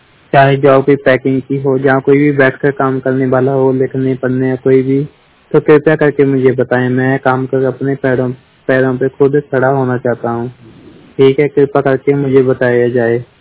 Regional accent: Jalandhar, Punjab, India; मैं जलंधर से हूँ

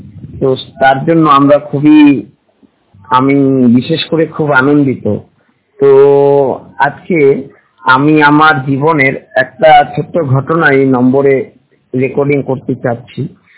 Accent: Siliguri, West Bengal, India; আমার বাড়ি শিলিগুড়িতে।

